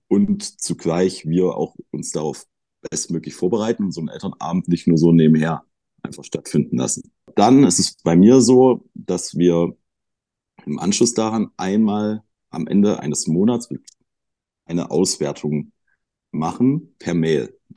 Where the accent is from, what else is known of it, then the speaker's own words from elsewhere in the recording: Halle, Saxony-Anhalt, Germany; born there; ist jetzt meine 6. Saison bereits in Halle, bin auch gebürtiger Hallenser